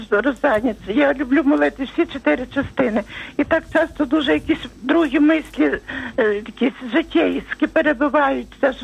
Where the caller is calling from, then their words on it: Izmail, Odesa Oblast, Ukraine; Це я з Ізмаїла, Одеської області. Ізмаїл з Костела Непорочне Зачаття Діви Марії